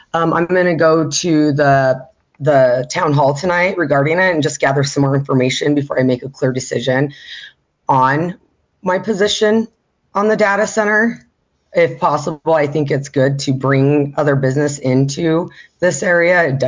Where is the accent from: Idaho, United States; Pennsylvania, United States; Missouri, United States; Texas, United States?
Idaho, United States; Soda Springs; I am from Soda Springs, Idaho, where I was born and raised. I moved to Pocatello shortly after high school